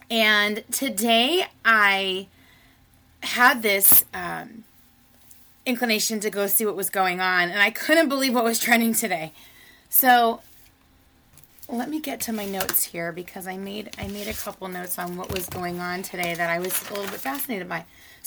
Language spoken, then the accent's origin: English; Florida, United States; I was born and raised in South Florida. So by default, I always root for the home team